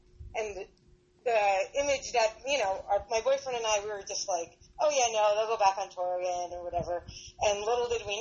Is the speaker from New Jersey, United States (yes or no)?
yes; New Jersey, United States; I'm from New Jersey.